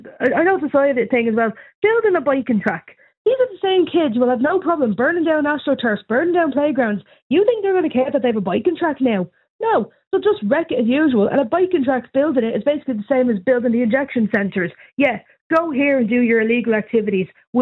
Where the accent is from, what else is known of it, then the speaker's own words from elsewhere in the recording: Finglas, Leinster, Ireland; I'm from Inglis South